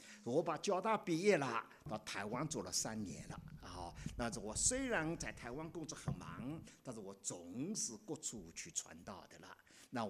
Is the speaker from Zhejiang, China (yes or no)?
yes; Dinghai, Zhejiang, China; also born or lived in Shanghai; 我是佛教家庭长大的。我乃是初中二年级，我日本人占据我家乡定海，我逃难到上海去了。